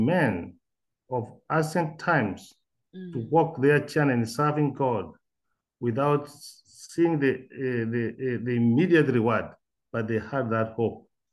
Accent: Kenya; And I am from Kenya

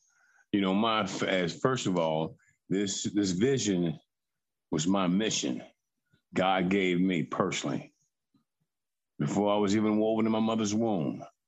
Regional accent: Greenville, South Carolina, United States; I hail from Greenville, South Carolina, born and raised.

